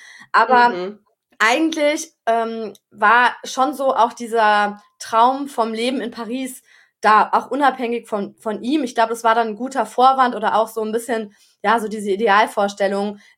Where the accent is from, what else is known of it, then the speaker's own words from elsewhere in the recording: Stuttgart, Baden-Württemberg, Germany; now in France; Ah, und wir kommen beide also aus Stuttgart.